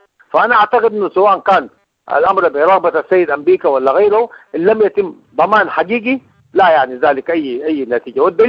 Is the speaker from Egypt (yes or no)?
no; Sudan; كان في الكهرباء قاطع عندنا في السودان بكهرباء عامة